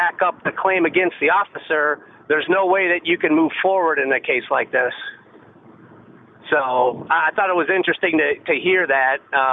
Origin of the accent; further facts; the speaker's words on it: St. Louis, Missouri, United States; I was listening to KMOX this morning because I'm originally from St. Louis.